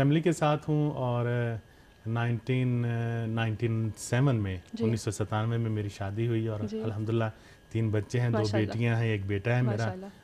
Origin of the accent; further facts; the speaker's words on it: Lahore, Punjab, Pakistan; now in Iran; میرا تعلق لاہور پاکستان سے ہے۔